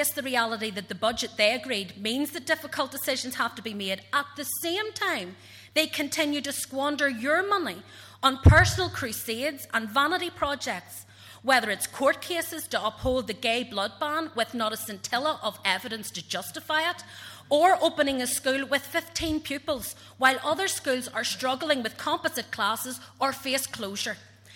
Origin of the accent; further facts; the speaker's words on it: Belfast, Northern Ireland, United Kingdom; the community I grew up in East Belfast